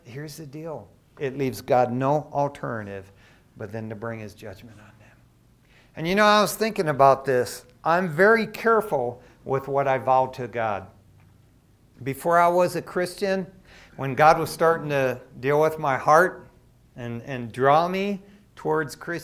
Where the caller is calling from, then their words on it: Covina, California, United States; from Covina. I'll pledge $60, you know, and I'll hang up.